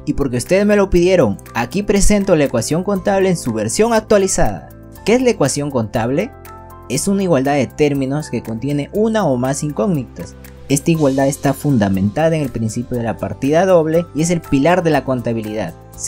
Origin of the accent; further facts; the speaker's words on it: Peru; la moneda sol que se utiliza aquí en mi país, Perú.